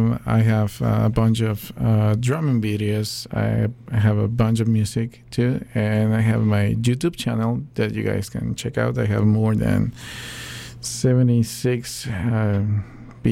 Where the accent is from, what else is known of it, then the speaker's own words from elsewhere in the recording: Ecuador; now in Vancouver, Canada; I'm from Ecuador, from South America. I just moved to Vancouver, Canada, British Columbia, or beautiful British Columbia, like 2 years ago.